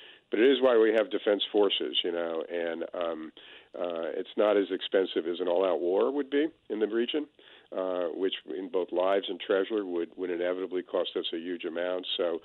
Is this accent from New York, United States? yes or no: yes; New York, United States; You know, Tommy, I'm from New York originally, and so I'm born a cynic